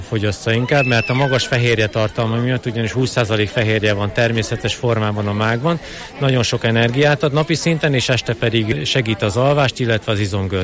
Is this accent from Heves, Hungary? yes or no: no; Miskolc, Borsod-Abaúj-Zemplén, Hungary; Mi miskolciak vagyunk egyébként